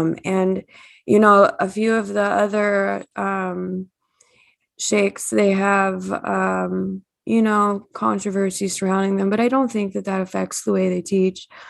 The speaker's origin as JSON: {"language": "English", "region": "Ohio", "country": "United States", "tie": "born or raised there", "said": "it's so hard for me to convert from English to Arabic in my like speech. You know what I mean? Like, I grew up in Ohio."}